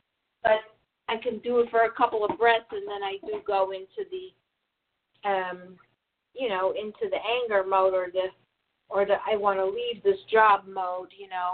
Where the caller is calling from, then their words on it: New Jersey, United States; From New Jersey.